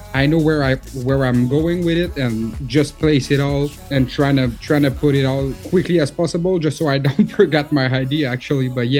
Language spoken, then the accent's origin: English; Canada; I'm from Canada, but the French side.